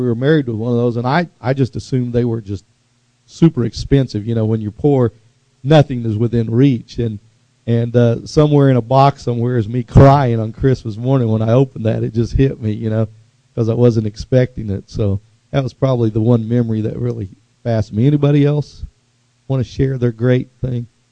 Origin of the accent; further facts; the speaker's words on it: Tulsa, Oklahoma, United States; we were really poor growing up in West Tulsa